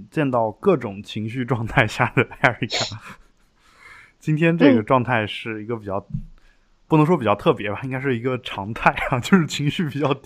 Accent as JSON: {"language": "Chinese", "region": "Shaanxi", "country": "China", "tie": "born or raised there", "said": "像我从小生长大的这个我们家乡的那边。比较经常唱的一些陕北民歌"}